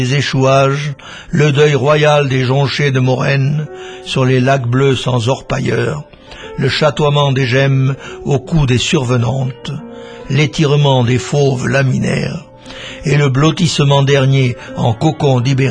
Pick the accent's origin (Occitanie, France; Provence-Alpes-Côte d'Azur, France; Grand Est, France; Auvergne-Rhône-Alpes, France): Occitanie, France; Padirac; born there; C'est le Lot d'abord, le Quercy, puisque c'est le lieu de ma naissance, puisque je suis né à Padirac